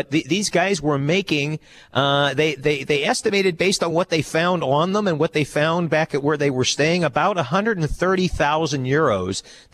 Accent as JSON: {"language": "English", "town": "Omaha", "region": "Nebraska", "country": "United States", "said": "I'm from Omaha, so I'm a Midwestern guy myself"}